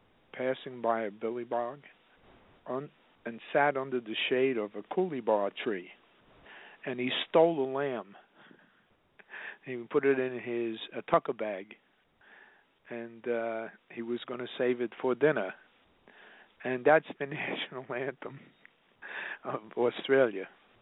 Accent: United States; I don't think it's because I'm white. I think it's because I'm American.

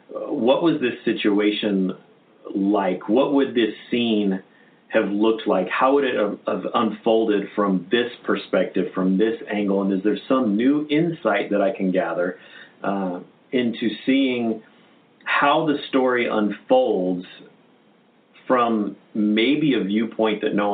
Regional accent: Las Vegas, Nevada, United States; I was actually born and raised in Las Vegas, and then moved back to Las Vegas after finishing college at Milligan in Johnson City

